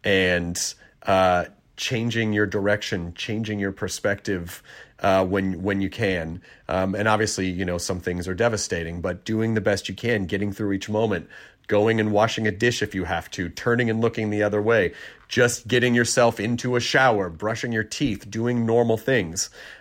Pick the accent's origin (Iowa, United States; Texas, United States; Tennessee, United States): Tennessee, United States; also born or lived in Kentucky; Tennessee, my actual home state of Tennessee. Well, actually, Kentucky's my home state. Tennessee is where I largely grew up.